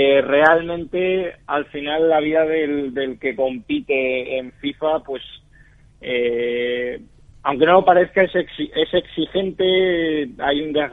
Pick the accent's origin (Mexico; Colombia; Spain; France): Spain; Valencia, Valencian Community; y más siendo valenciano, viviendo aquí, se me presentaban también más facilidades